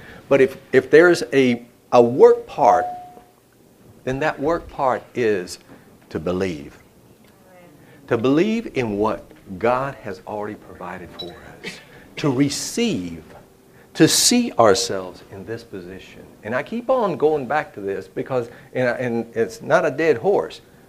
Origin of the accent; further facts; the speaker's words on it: Puerto Rico; I was born Catholic in Puerto Rico, where I'm from